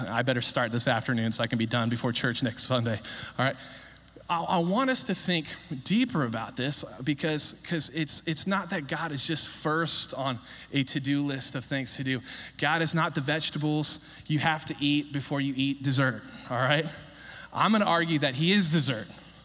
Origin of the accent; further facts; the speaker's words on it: California, United States; also born or lived in Alabama; I'm from Northern California. I grew up in the East Bay Area, 20 years of my life